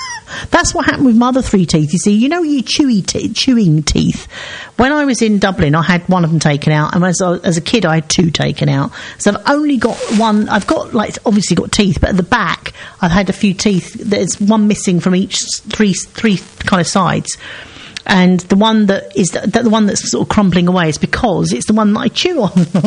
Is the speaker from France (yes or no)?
no; Seven Kings, London, United Kingdom; I'm originally from Seven Kings